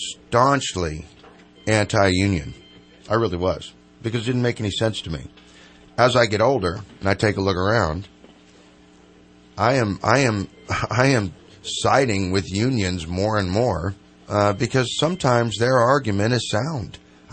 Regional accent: Cottonwood, California, United States; I'm from Cottonwood originally.

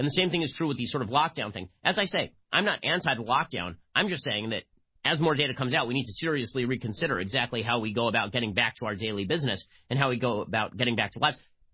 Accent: California, United States; nobody ever talks about Gavin Newsom out in my home state of California.

